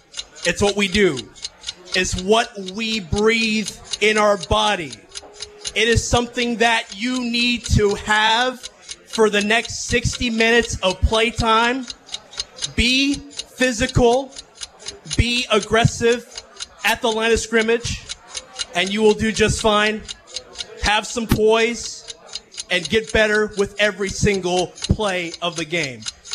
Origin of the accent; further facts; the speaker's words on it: Annandale, Virginia, United States; I'm from Annandale, Virginia.